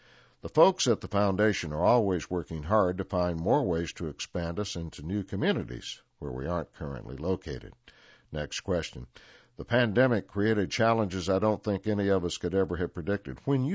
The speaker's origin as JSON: {"language": "English", "country": "United States", "tie": "born or raised there", "said": "growing up in the Smokies was all about family and friends who feel like family."}